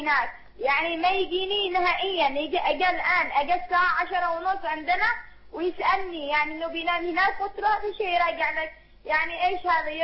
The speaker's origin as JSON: {"language": "Arabic", "town": "Taiz", "region": "Taiz Governorate", "country": "Yemen", "said": "انا من تعز"}